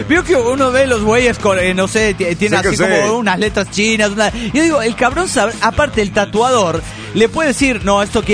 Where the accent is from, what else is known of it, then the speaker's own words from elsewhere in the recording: Tierra del Fuego, Argentina; de Tierra del Fuego, Argentina. Hola, gente.